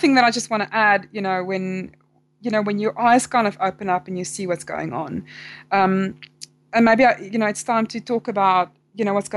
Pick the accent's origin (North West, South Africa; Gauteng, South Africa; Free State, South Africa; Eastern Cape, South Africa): Free State, South Africa; Bloemfontein; I'm from Bloemfontein, so that's kind of in the center of South Africa